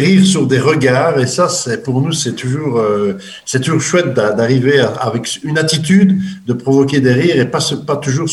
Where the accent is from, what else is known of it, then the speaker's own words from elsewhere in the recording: Belgium; qui étaient encore plus marqués chez vous en France que chez nous en Belgique.